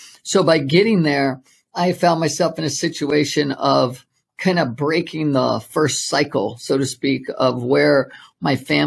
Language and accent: English; Maryland, United States; I grew up on the East Coast, grew up in Maryland.